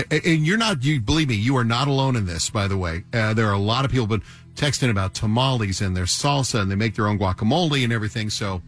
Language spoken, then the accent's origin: English; Livonia, Michigan, United States; I'm from Livonia. We don't have the cinnamon water in Livonia.